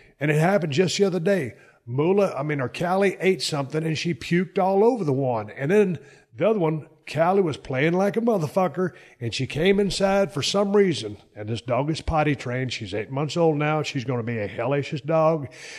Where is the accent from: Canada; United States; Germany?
United States; Texas; No, man, but we come from Texas, man. I got double wide, triple wide